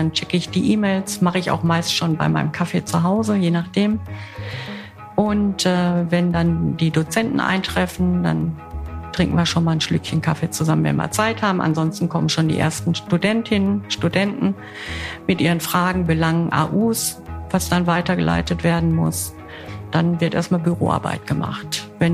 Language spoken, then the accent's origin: German; Essen, North Rhine-Westphalia, Germany; Ich komme ja aus Essen